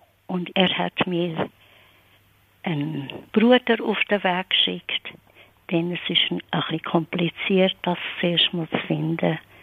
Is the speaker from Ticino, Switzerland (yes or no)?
no; Rieden, St. Gallen, Switzerland; Im Laufe der Zeit habe ich dürfen in meinem Heimatort Rieden, St. Gallen, habe ich dürfen auch mit vielen Ordensleuten zusammenkommen